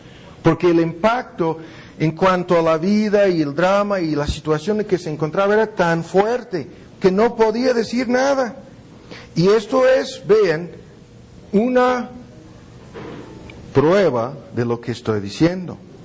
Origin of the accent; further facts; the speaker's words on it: United States; Spanish is a second language; Y no es porque soy gringo, ni tampoco porque estoy predicando en otro idioma, en español en vez de inglés